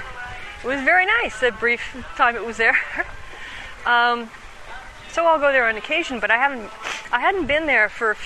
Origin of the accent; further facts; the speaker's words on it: United States; well, I'm American, so I'm going to need a job offer letter that I can take to Employment and Immigration to get their okay.